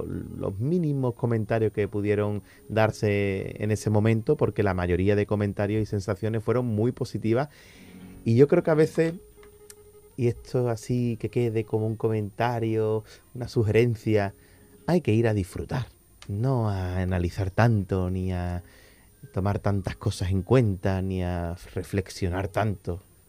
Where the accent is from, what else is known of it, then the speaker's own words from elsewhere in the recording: Jerez, Andalusia, Spain; yo soy de Jerez y allí la Navidad se empieza a vivir ya con los ensayos